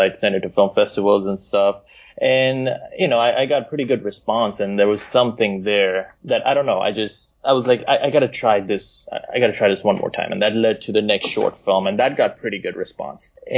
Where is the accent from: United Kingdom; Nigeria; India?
India; I was born and raised in India. That's where I'm from originally.